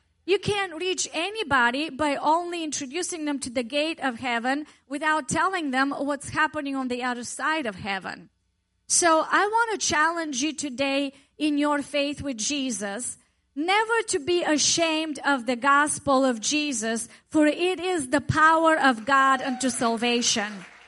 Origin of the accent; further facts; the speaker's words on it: Bulgaria; English is a second language; When I was growing up in Bulgaria, my grandma would teach me how to plant seeds in the garden.